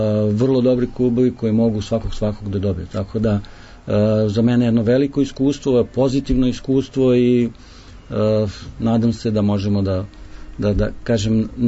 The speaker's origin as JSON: {"language": "Serbian", "region": "Belgrade", "country": "Serbia", "said": "oni znaju da ja dolazim iz Beograda"}